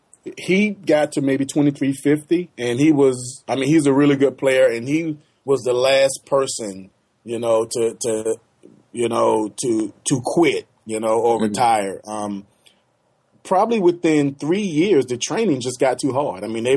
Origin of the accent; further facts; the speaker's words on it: Wilson, North Carolina, United States; I'm from Wilson, North Carolina, which is population 43,000 people.